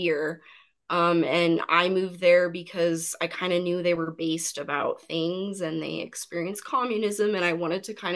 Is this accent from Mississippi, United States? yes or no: no; Colorado, United States; I went to a liberal arts college in Colorado. That's where I'm from.